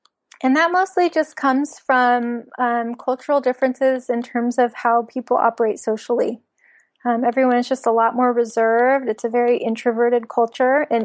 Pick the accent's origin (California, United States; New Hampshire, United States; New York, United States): California, United States; Los Angeles; also born or lived in Philippines; now in England; Yeah, I'm from Los Angeles.